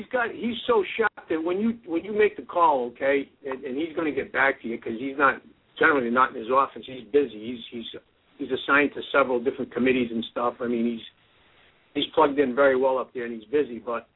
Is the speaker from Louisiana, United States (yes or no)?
no; New York City, New York, United States; My family, I was born in New York City, originally from there.